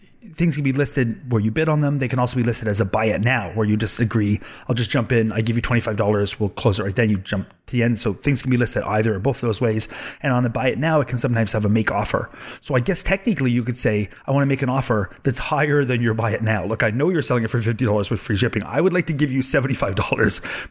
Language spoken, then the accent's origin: English; Canada; At least as a Canadian, I look at it